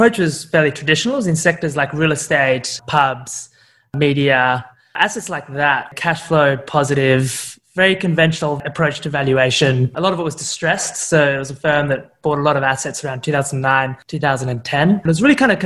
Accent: Sydney, New South Wales, Australia; moved away as an adult; also born or lived in United Kingdom; So my background is I grew up in Sydney, Australia.

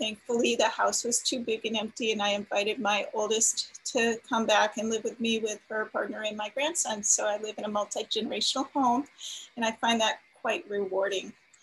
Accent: Connecticut, United States; moved away as an adult; So I grew up in Connecticut, moved to California back in the early 80s.

